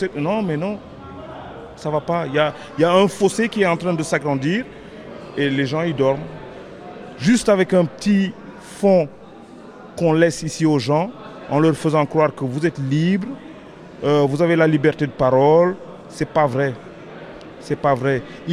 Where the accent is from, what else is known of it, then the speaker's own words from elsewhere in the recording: Senegal; now in Belgium; parce que je ne me sens pas encore belge. J'ai marié une Belge, mais je suis sénégalais.